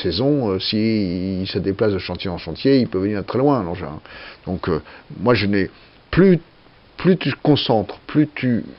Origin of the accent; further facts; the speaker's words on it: Saint-Jean-du-Gard, Occitanie, France; moi je suis de Saint-Jean-du-Gard, comme Jean-Luc Bourrelli.